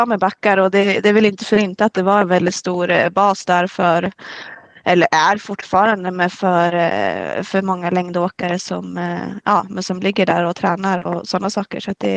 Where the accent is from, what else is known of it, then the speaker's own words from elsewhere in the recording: Falun, Dalarna County, Sweden; jag är ju från Dalkulla. Född och uppvuxen i Falun, eller lite utanför Falun. Ett litet ställe som heter Hosjö.